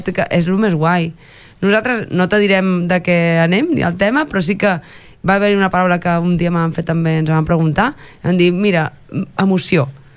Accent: Palamós, Catalonia, Spain; les colles que som de Palamós no volem anar a altres carnavals

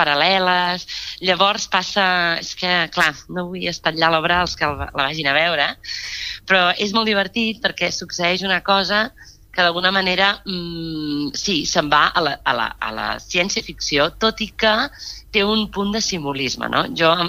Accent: Banyoles, Catalonia, Spain; Però jo soc de Banyoles

